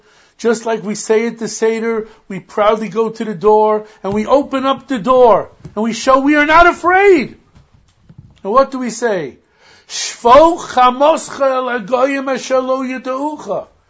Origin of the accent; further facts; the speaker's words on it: The Bronx, New York, United States; I grew up in the Bronx and it took 5 minutes to open the door because you had to open up six locks.